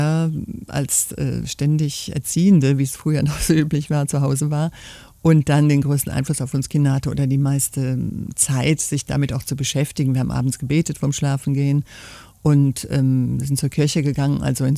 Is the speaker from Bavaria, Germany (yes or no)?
no; Cologne, North Rhine-Westphalia, Germany; born there; ich bin voll in Köln geboren, obwohl ich nicht so richtig das Kölschen mächtig bin. Ich versuche das immer ein bisschen, aber das ist nicht so richtig, wie man mir immer sagt. Deshalb versuche ich es meistens in Hochdeutsch. Bleibe ich beim Hochdeutsch.